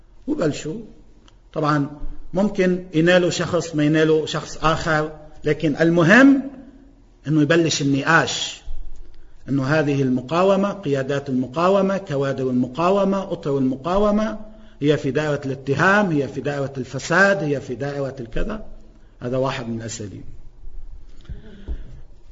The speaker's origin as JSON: {"language": "Arabic", "country": "Lebanon", "said": "أنا وطني وإسلامي وقومي، أنا لبناني وعربي وإسلامي"}